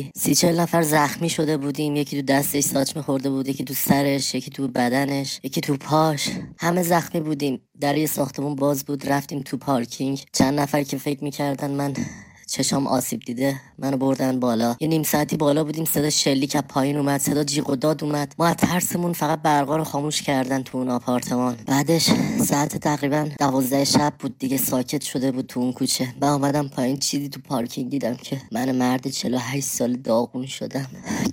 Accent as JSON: {"language": "Persian", "town": "Tehran", "region": "Tehran Province", "country": "Iran", "said": "من از تهرانم،"}